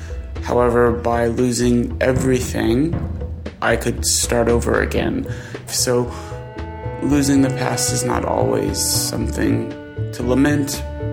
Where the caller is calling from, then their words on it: Stockholm, Stockholm County, Sweden; I'm calling from Stockholm, Sweden.